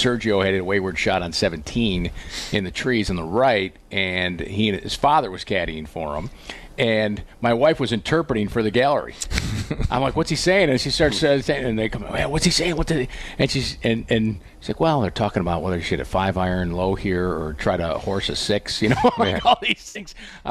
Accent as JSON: {"language": "English", "region": "Northeast", "country": "United States", "said": "So, I'm from the Northeast. I love the old Northeast golf courses, the look of it, the history of it."}